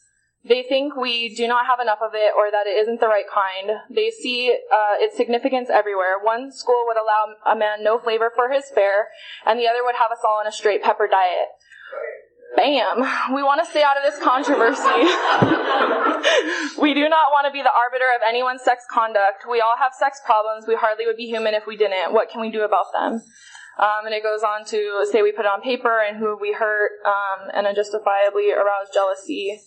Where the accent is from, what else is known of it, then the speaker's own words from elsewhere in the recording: Las Vegas, Nevada, United States; From Las Vegas, who's hosting Wacky Paw this year.